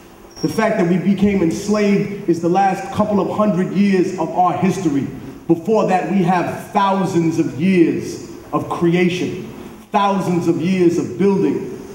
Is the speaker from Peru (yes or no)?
yes; Peru; moved away; I can say that when I came from Peru, my father came here because of the political situation that was occurring there.